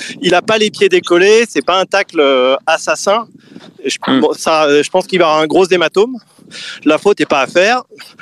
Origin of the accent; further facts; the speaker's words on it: Nantes, Pays de la Loire, France; moi, je rejoins le camp des Nantais en tant que Nantais.